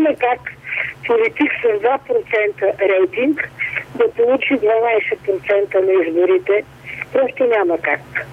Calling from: Sofia, Sofia City, Bulgaria; съм от София.

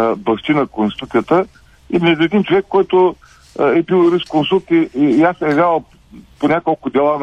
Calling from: Ruse, Ruse Province, Bulgaria; съм от Руся

